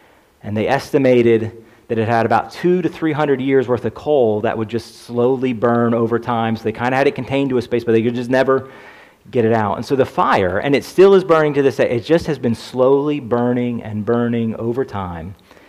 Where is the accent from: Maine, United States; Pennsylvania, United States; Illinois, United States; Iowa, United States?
Pennsylvania, United States; Bloomsburg; In the county where I grew up, so I grew up in Columbia, because that was part of Columbia County